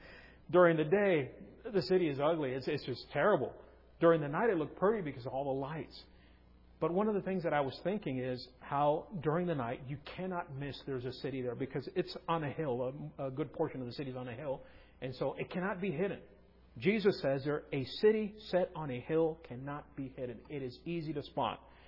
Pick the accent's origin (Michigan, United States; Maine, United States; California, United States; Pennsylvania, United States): California, United States; also born or lived in Mexico; I was born down in Mexico on the other side of the border, and as soon as I was able to travel, they came back to California, and we grew up in California.